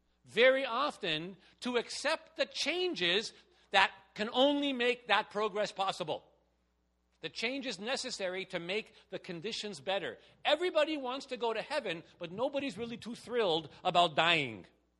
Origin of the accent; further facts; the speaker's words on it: Quebec, Canada; I come from Quebec. When I was growing up in Quebec, now this is really old.